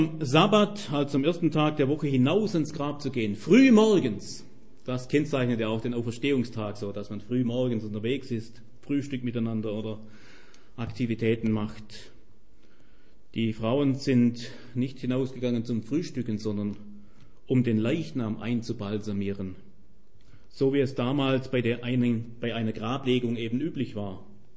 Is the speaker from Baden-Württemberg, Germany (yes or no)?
yes; Baden-Württemberg, Germany; Ich kenne das von meiner Heimat, Schwäbische Alb